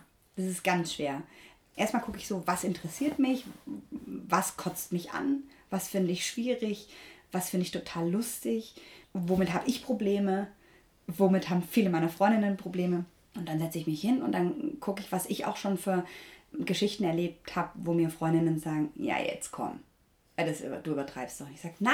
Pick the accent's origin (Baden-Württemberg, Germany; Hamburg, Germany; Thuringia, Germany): Baden-Württemberg, Germany; born there; now in Cologne, Germany; ganz neu bin ich 40 Jahre alt. Bin geborener Schwabe und lebe schon sehr lange Zeit in Köln.